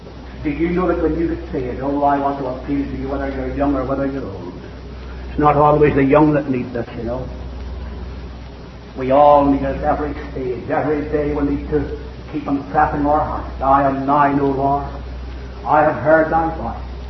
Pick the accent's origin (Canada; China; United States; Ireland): Ireland; born there; Some have told me that I'm maybe good Italian, but I was born in Ireland, so I couldn't help that.